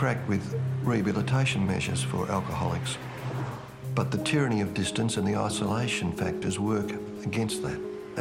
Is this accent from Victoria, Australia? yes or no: yes; Melbourne, Victoria, Australia; I grew up in Melbourne, in Brunswick, which now is a gentrified inner suburban trendy place, but in the 60s it was almost embarrassing to say that you lived there.